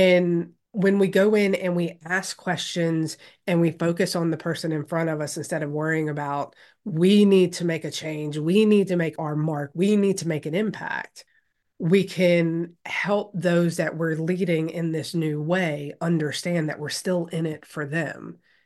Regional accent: Louisiana, United States; It wasn't just what I had been raised growing up in Louisiana thinking about as a leader.

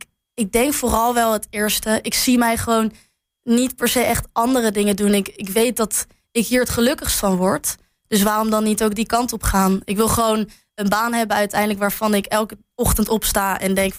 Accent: Gouda, South Holland, Netherlands; now in Enschede, Netherlands

